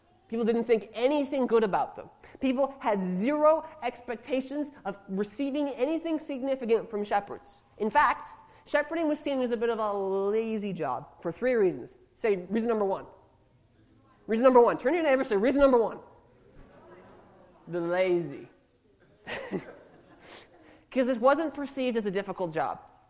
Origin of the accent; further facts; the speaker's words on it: Edmonton, Alberta, Canada; Okay, I grew up in a city. I grew up in Edmonton.